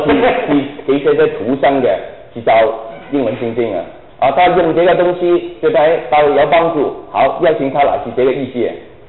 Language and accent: Chinese; China; 我们从大陆来啊，那么辛苦赚的钱